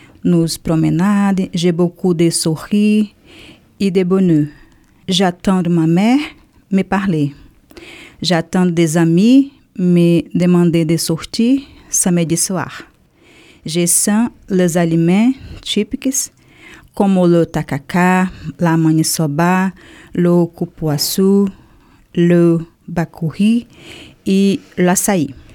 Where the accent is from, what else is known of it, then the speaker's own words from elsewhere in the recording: Castanhal, Pará, Brazil; born there; French is a second language; je suis née à Castanhal Pará, une ville en Amazônia, au nord du Brésil.